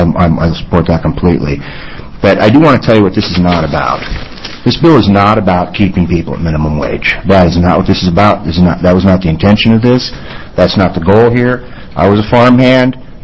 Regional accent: Iowa, United States; I grew up in Iowa working in the fields with my friends, with my neighbors. I was a farmhand.

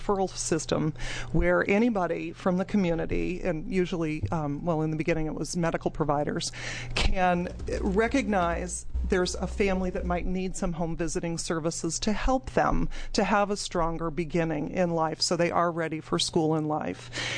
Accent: Oregon, United States; I'm from Yamhill County.

